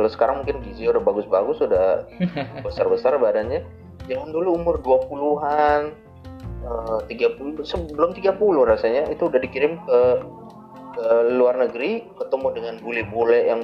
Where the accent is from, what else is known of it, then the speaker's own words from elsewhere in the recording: West Sumatra, Indonesia; termasuk dari kampung saya di Sumatera Barat itu